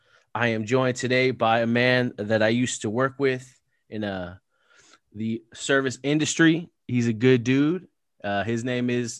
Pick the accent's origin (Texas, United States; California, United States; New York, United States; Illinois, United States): California, United States; Cause growing up in South Orange County where I grew up, I didn't meet too many Black Muslims, or Muslims in general, I guess.